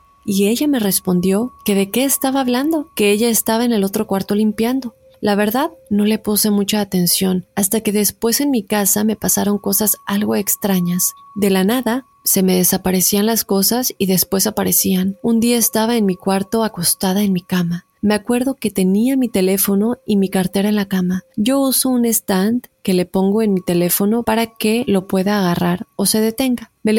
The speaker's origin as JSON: {"language": "Spanish", "country": "Mexico", "tie": "born or raised there", "said": "Yo viví toda mi niñez en México con mi mamá y dos hermanas."}